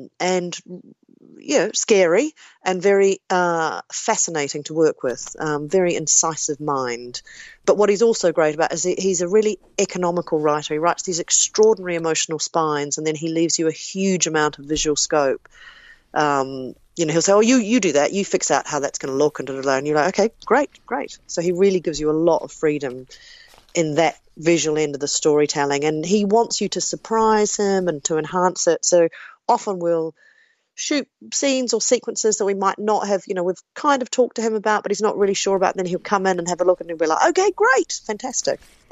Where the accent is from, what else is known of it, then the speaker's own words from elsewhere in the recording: New Zealand; As a New Zealander coming on to something like this, you have a full research team